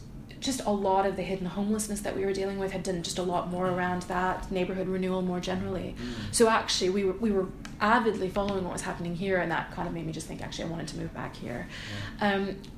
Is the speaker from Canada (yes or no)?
yes; Canada; So it's part, I think, of my being a North American, being Canadian, the structural solutions that we look for, you know, in this country for intractable problems always sort of bemuse me, actually.